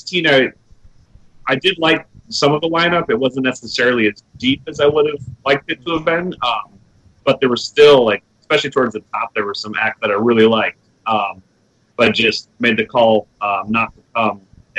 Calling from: Orlando, Florida, United States; Sunny Orlando, Florida.

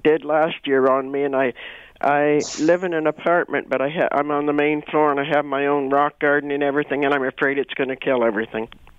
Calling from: Oshawa, Ontario, Canada; I'm from Oshawa, by the way.

